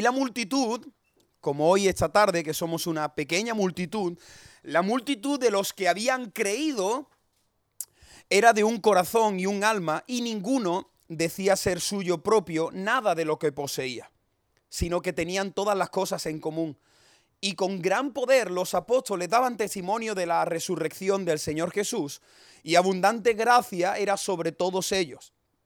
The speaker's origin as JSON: {"language": "Spanish", "town": "Cádiz", "region": "Andalusia", "country": "Spain", "also_born_or_lived": "Córdoba", "said": "hemos estado 5 años trabajando en Córdoba y ahora el Señor pues nos ha llevado a nuestra tierra. Yo soy de Cádiz y allí estamos pastoreando"}